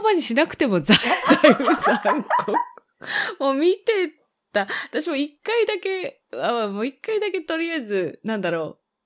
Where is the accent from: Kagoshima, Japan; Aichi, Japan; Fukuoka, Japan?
Fukuoka, Japan; 私、室見川のそばで育ったから